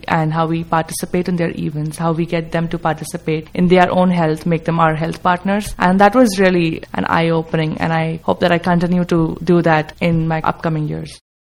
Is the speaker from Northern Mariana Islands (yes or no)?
no; Mumbai, Maharashtra, India; now in United States; I'm born and raised in Mumbai, India. And that's where I've been for 25 years, 26 years of my life.